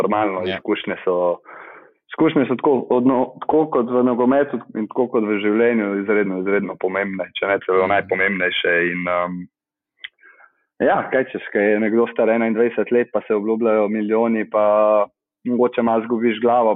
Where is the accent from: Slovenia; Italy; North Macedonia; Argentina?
Slovenia; Ljubljana, Central Slovenia; jaz sem iz Ljubljane in Jaz sem pač Žabar